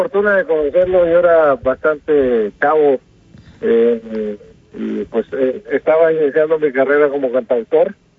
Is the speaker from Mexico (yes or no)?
no; El Salvador; Así es, soy originario de El Salvador, Centroamérica, ahí es mi cuna.